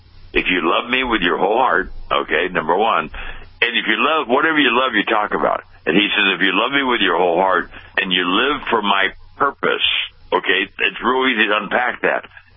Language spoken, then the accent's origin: English; Pasadena, California, United States; born or raised there